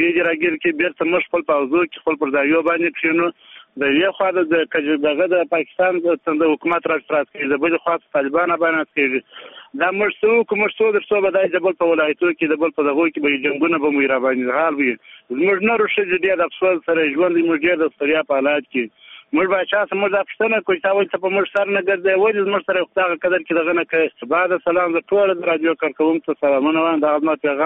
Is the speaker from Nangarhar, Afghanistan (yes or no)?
no; Sangin, Helmand, Afghanistan; زه د هلمند سنګیند ولسوالۍ یم.